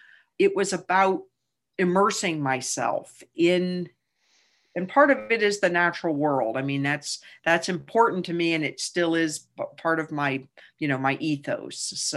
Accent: New England, United States; And I grew up in New England, and maybe there's something about, look, you just, you know, buck up and you move on and figure it out.

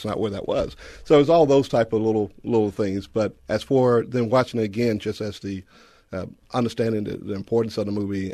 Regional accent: Selma, Alabama, United States; going and having or growing up in Selma, looking at the things that were going on in the movie

